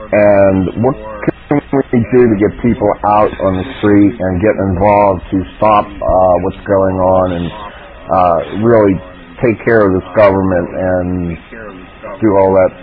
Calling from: Pittsburgh, Pennsylvania, United States; from Pittsburgh, and it's an honor to be in this room with you, professor.

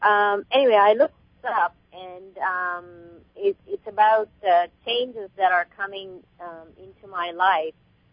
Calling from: Victoria, British Columbia, Canada; I'm calling from Victoria, B.C. in Canada.

